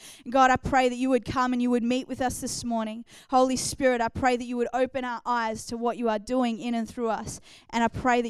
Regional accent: New Zealand; also born or lived in United Kingdom / Australia; my dad is Persian, my mum is Irish, and so it's a very weird mix. I was born in England, grew up in New Zealand, and then spent a lot of my life in Australia.

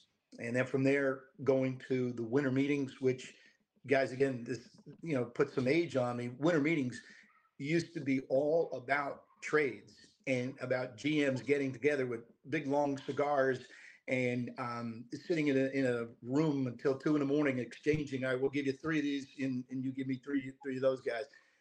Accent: New York, United States; I knew when I was 9 years old, growing up in New York, that's what I wanted to do.

